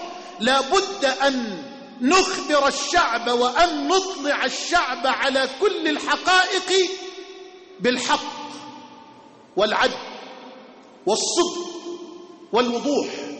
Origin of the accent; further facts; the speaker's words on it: Suez, Suez Governorate, Egypt; في مدينتي الحبيبة إلى قلبي في مدينة السويس